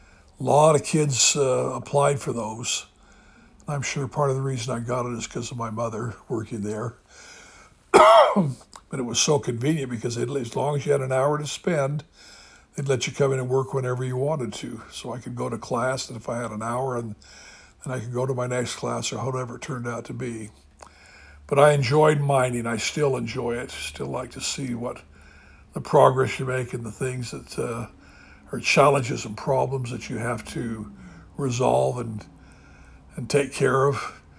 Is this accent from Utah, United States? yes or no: yes; Salt Lake City, Utah, United States; As a kid growing up on Sunday nights in Salt Lake City, Kennecott always sponsored a good family movie.